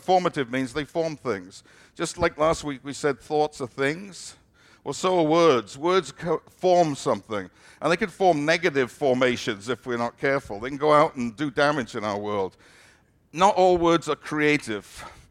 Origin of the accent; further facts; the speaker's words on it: United Kingdom; Because I'm from Britain, and when I grew up, every other word was a four-letter word, basically, in certain parts of the country.